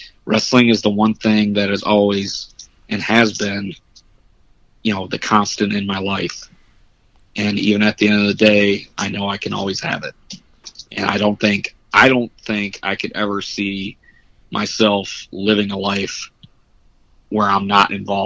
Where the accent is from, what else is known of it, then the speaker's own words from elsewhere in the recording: Wyandotte, Michigan, United States; born there; The following weekend, I'll be heading back home to where I was born in Wyandotte, Michigan